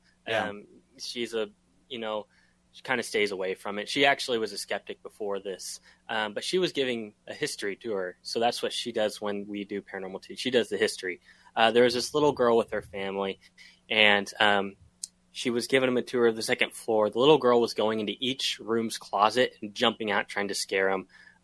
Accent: Houlton, Maine, United States; Yeah, I grew up in Houlton.

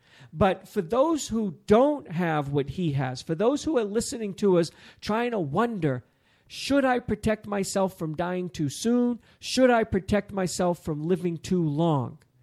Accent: East Coast, United States; I didn't know. I'm from the East Coast.

